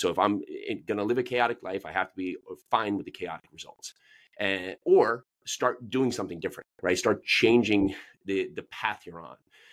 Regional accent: New Jersey, United States; moved away as an adult; also born or lived in New York City; now in Nashville, United States; I live down here just south of Nashville, Tennessee. I was born and raised up in New Jersey.

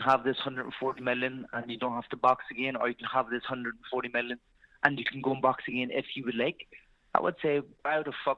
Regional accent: Ireland; I believe that because I am Irish, you know, I need to represent my country

